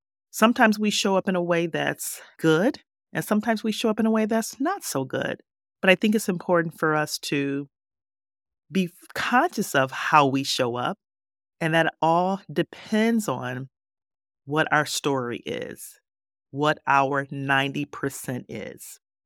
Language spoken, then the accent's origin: English; Detroit, Michigan, United States; When I was growing up on Detroit's West Side on Roberson Street, I was considered the neighborhood counselor.